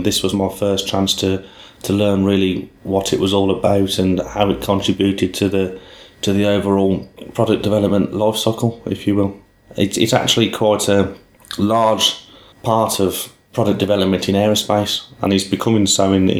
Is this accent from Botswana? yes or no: no; Birmingham, West Midlands, United Kingdom; moved away as an adult; now in Netherlands; from 16 years old till I was about 23 years old, I'd never worked outside of my hometown of Birmingham.